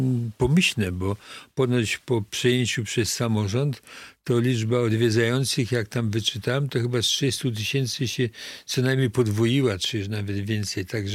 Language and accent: Polish; Masovian Voivodeship, Poland; bo ja jestem kurpiem białym, co widać po moich włosach.